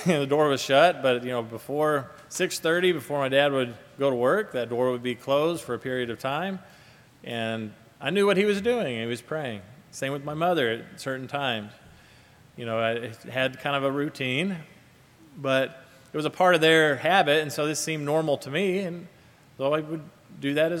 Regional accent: Kentucky, United States; growing up in the Bible Belt in Kentucky, quite a few friends would attend that prayer group

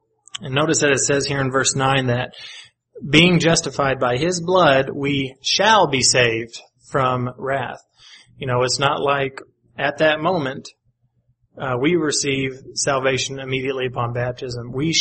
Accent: Paducah, Kentucky, United States; And in Kentucky, one of the elders that I grew up with in the Paducah, Kentucky congregation, he had a military past.

